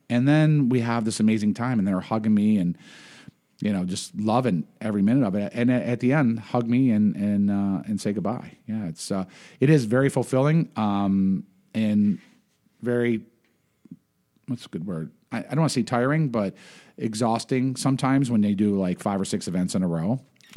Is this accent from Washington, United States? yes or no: no; Buffalo, New York, United States; You know, I'm from Buffalo, like I said